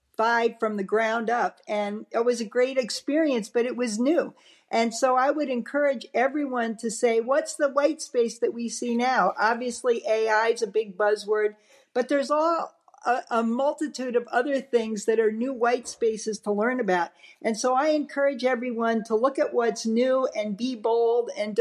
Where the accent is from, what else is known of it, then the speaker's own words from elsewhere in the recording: New Jersey, United States; I grew up in New Jersey, actually, the Northeast, so just outside of New York City.